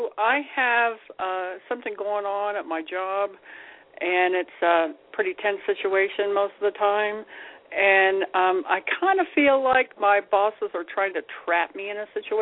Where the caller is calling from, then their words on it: Colorado, United States; Colorado.